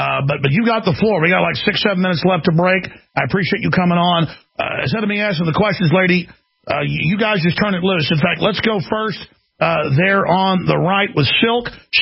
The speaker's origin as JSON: {"language": "English", "town": "Dallas", "region": "Texas", "country": "United States", "tie": "born or raised there", "said": "I grew up in Dallas. Half my friends were black, playing football, baseball, you name it."}